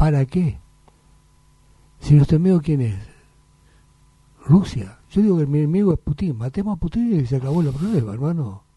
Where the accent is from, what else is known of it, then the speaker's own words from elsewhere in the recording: Argentina; yo diría como argentino tenemos que apoyarlo